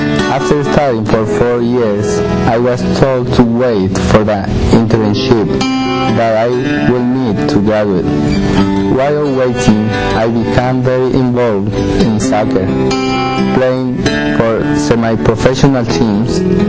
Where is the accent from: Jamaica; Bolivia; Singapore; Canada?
Bolivia; Santa Cruz; I was born in Santa Cruz, Bolivia, where I grew up in a Christian home.